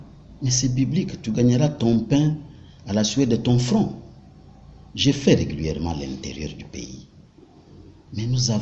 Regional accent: Kasaï-Central, DR Congo; Je viens dernièrement du Kasaï central. J'ai été à Kalambambouji. J'ai fait Tshibala, j'ai fait Kalumba chez moi.

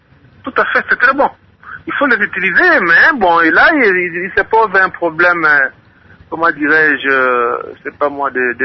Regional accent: Mbanza-Ngungu, Kongo Central, DR Congo; ici, chez nous, en Banzangungu

